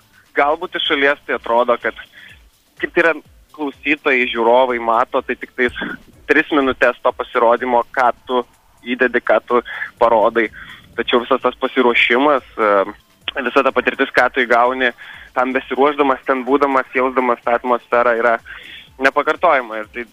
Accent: Alytus, Alytus County, Lithuania; moved away as an adult; Taip, aš gimiau ir užaugau Lietuvoje. Iš Lietuvos išvykau tik studijuoti, tai 18 metai buvo. Visada galvojau, kad Alytus yra labai labai gera vieta augti

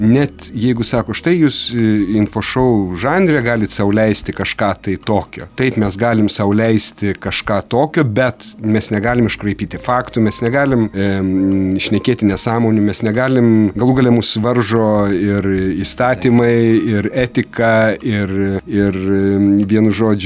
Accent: Samogitia, Lithuania; šiaip aš nesu dzūkas, aš esu žemaitis

